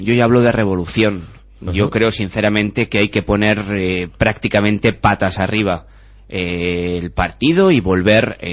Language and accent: Spanish; Tudela, Navarre, Spain; al fin y al cabo somos todos personas de Tudela, somos compañeros